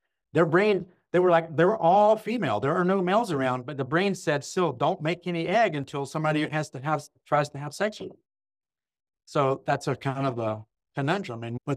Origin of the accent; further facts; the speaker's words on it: Georgia, United States; I grew up in South Georgia in the countryside. I spent a lot of time out in the woods and nature looking at animals